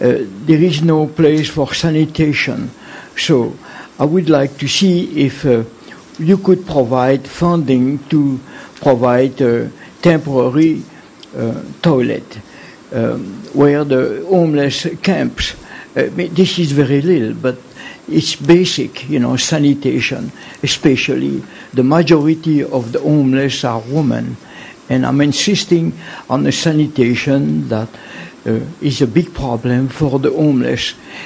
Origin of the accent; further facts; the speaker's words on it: Emeryville, California, United States; I am from Aimerville